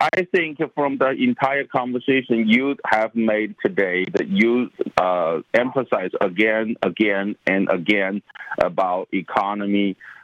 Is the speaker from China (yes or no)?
yes; China; And I'm from China. I know how Chinese people are taken away their freedom from.